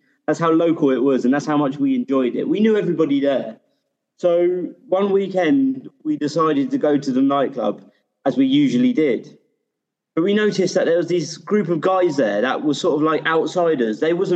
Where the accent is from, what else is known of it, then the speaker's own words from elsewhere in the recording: South East England, United Kingdom; now in Central America; So I'm from England, sort of southeast England, on the outskirts of London.